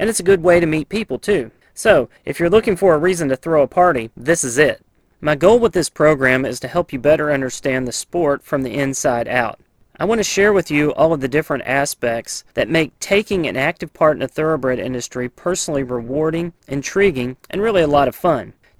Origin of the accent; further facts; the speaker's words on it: Louisville, Kentucky, United States; I grew up around Louisville, Kentucky, the place every thoroughbred owner and die-hard racing fan wants to be the first Saturday in May.